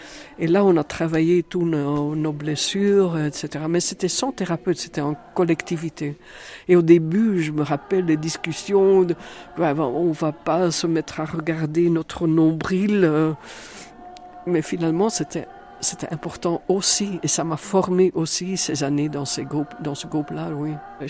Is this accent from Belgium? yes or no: yes; Brussels, Belgium; j'étais là dans un petit village où je ne connaissais personne, je venais de Bruxelles